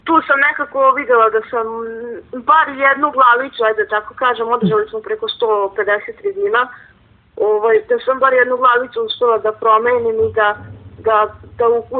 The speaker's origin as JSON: {"language": "Serbian", "town": "Bečej", "region": "Vojvodina", "country": "Serbia", "tie": "born or raised there", "said": "Mnogo sam ja odlučila da nikako svoju školu neću nastavljati u Bečeju, u mom rodnom gradu"}